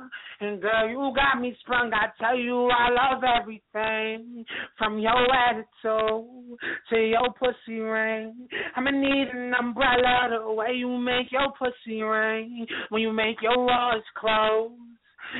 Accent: Jersey City, New Jersey, United States; I'm next up. Like, I'm from Jersey City.

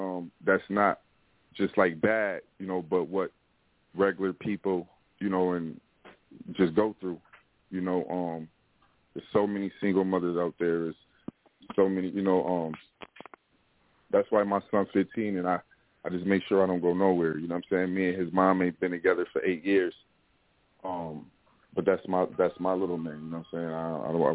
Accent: Buffalo, New York, United States; also born or lived in Toledo, Ohio; you know, I come from the east side of Buffalo. You know, it's a neighborhood we know as Uptown. You know, I was born in Toledo, Ohio.

